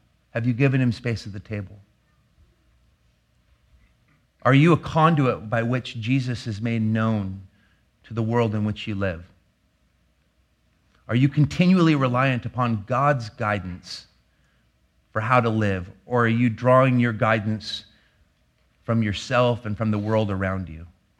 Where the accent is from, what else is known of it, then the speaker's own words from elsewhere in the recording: Portland, United States; because I'm from Portland and we are the most self-conscious human beings on the planet